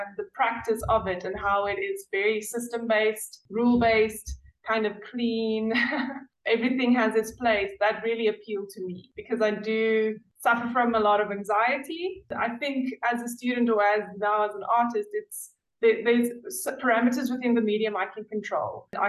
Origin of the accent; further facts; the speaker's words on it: Kimberley, Northern Cape, South Africa; I grew up in Kimberley in the Northern Cape, which is not very, but it's quite a small town